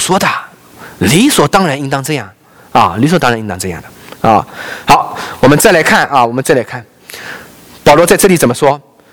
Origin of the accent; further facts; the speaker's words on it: China; 我们大陆人没有这样的规矩啊，没有这样的习惯啊啊